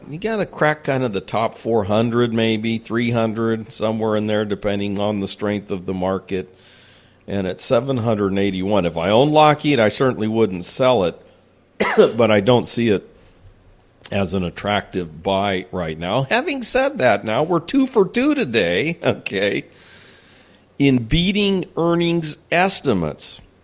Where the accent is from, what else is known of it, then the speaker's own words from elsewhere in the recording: San Diego, California, United States; Look, I'm from San Diego, and I badmouth Qualcomm all the time.